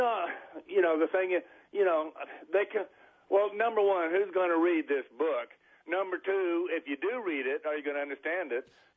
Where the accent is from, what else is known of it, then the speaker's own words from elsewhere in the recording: New Mexico, United States; I'm from New Mexico